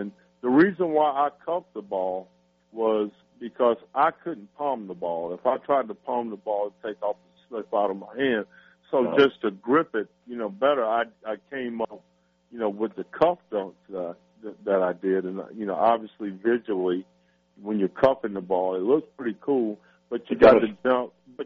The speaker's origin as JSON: {"language": "English", "region": "Georgia", "country": "United States", "tie": "born or raised there", "said": "I grew up in Georgia, and I grew up idolizing Dominique Wilkins"}